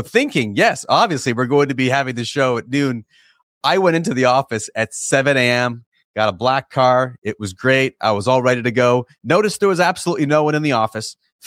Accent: New York, United States; I grew up in Western New York, so I was familiar with them.

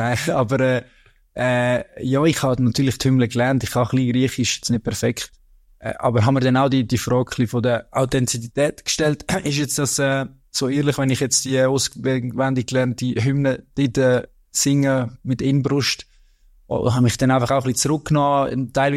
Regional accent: Brugg, Aargau, Switzerland; Ich komme eigentlich, ich komme aus dem Aargau und bei uns waren alles GC-Jungs gewesen. Also, ja, meine früheren Kollegen aus Bruck, wo ich aufgewachsen bin

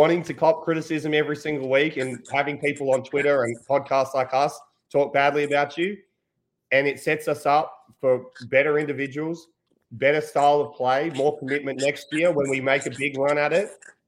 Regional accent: Australia; This is my one gripe as an Australian.

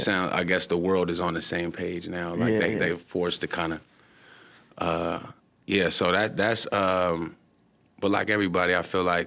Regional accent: Las Vegas, Nevada, United States; also born or lived in Seattle; Well, okay, so I was born in Seattle. But I was raised in Vegas, so elementary up.

